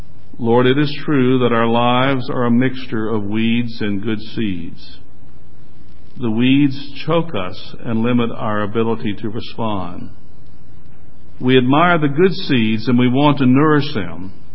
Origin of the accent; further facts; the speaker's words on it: Washington, District of Columbia, United States; Now, being a child in the city, since I was raised in Washington, D.C., a place for a garden was not readily available.